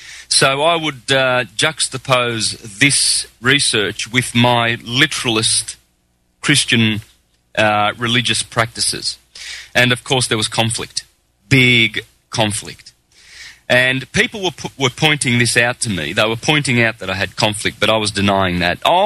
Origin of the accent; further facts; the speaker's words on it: Australia; Yeah, well, I grew up in Australia. My parents were Italian immigrants, came out in 56. I was born in 63. So there you have it, I'm 48.